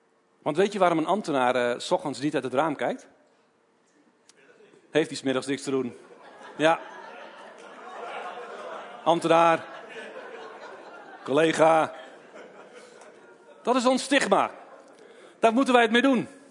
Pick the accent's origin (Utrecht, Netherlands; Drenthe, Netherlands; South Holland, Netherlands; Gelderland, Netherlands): Gelderland, Netherlands; Doetinchem; Ik ben 43. Ik kom uit Doetinchem. Wij leiden daar mede een gemeente. Dat heet Leef Doetinchem.